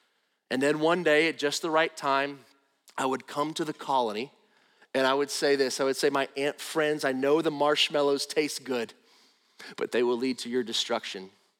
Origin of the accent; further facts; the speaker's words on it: Florida, United States; When I was a kid, I was growing up in Northwest Florida. It was the part of Florida where we really didn't wear shoes.